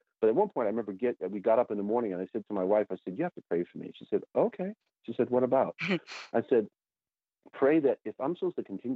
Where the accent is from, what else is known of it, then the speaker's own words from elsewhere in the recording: New York, United States; I'm pinching myself and looking up to heaven as I'm from the New York area.